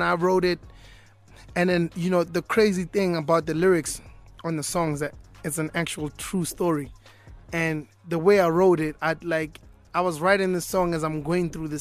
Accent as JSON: {"language": "English", "country": "South Africa", "said": "as I'm talking to … I'm like, yo, man, I'm from South Africa."}